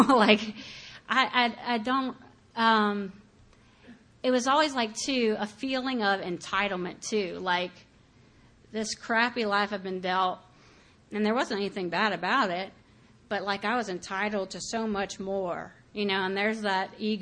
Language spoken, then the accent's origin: English; Crowley, United States